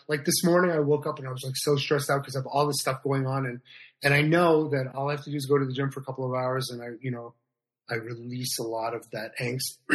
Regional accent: Montreal, Quebec, Canada; now in United States; Born and raised in Montreal.

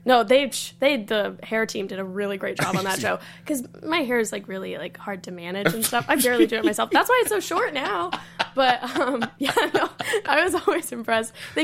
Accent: Florida, United States; I remember I grew up back in Florida.

